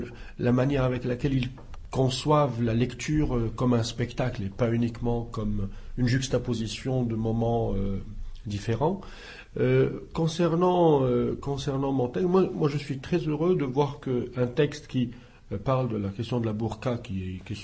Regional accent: Morocco; je suis du Maroc

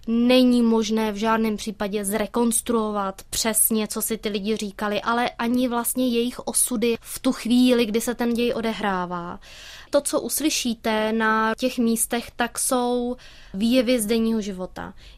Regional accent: Central Bohemian Region, Czechia; Já vlastně pocházím z Kladenska, takže Lidice samozřejmě to téma mě od mládí nebo od dětství provází.

